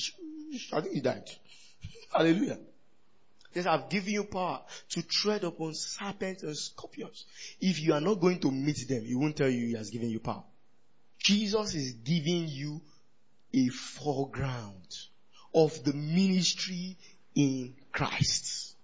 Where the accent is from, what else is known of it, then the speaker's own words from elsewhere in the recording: Ibadan, Oyo, Nigeria; growing up in Ibadan gives you a different light